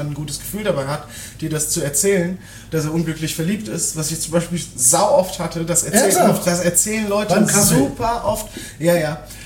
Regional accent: Freiburg, Baden-Württemberg, Germany; Ich komme ja aus Freiburg

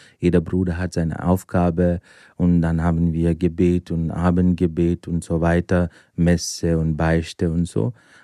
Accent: India; born there; German is a second language; Ich bin in Indien geboren, in einer katholischen Familie. Viele wissen nicht, da gibt es Christen seit 1. Jahrhundert in Indien. Und ich bin 44 Jahre alt.

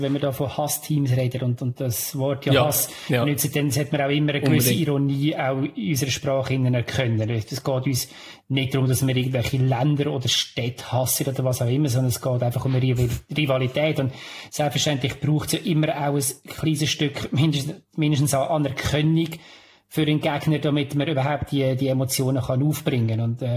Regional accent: Lucerne, Switzerland; Wir haben das als Luzerner mehr als eines erlebt

